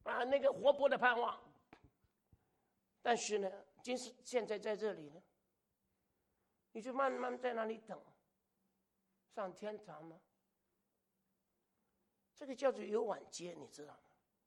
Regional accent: Hong Kong; 我是香港人，我拿了香港回乡证回去。

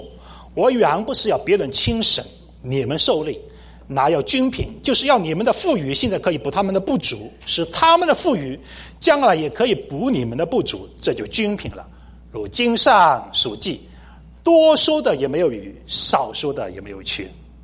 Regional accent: China; 就好像我们中国人吃的那个丝宁小汤圆

